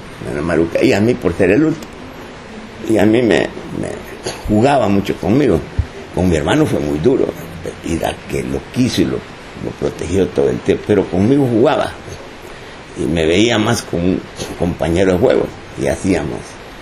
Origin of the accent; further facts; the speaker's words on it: El Salvador; Yo soy salvadoreño